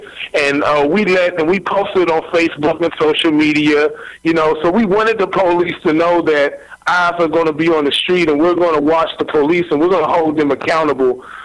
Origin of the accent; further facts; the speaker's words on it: Washington, District of Columbia, United States; also born or lived in Texas; now in Missouri, United States; I've only been in Missouri for 3 years. I'm actually from Washington, D.C., so a lot of stuff is a little bit different.